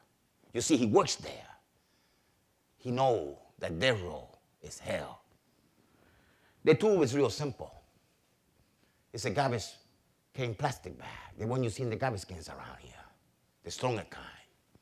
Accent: Puerto Rico; also born or lived in Brooklyn, New York; I was born in Brooklyn, New York, but I raised in the island of Puerto Rico. They took me back when I was a little kid.

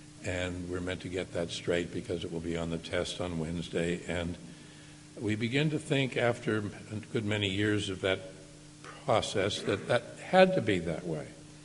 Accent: Pittsburgh, Pennsylvania, United States; Pittsburgh is my hometown

